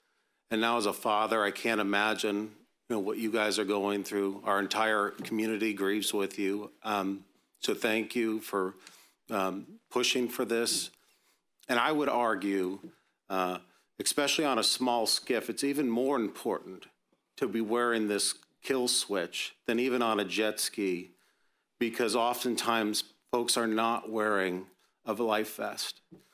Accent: Sarasota, Florida, United States; As a kid, I grew up on Sarasota Bay on a 16-foot skiff

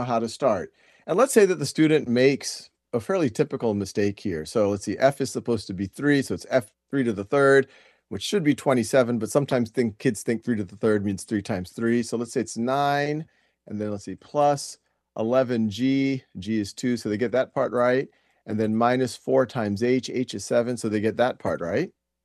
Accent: New Orleans, Louisiana, United States; I was in Boston at the time. I was born and raised in New Orleans. Family was in New Orleans.

